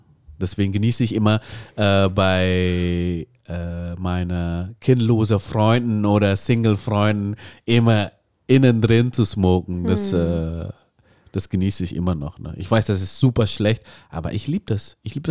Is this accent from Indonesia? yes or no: yes; Indonesia; German is a second language; Ich meine, ich komme ja aus Indonesien und bei uns werden dürfen auch in den meisten Restaurants auch noch geraucht werden.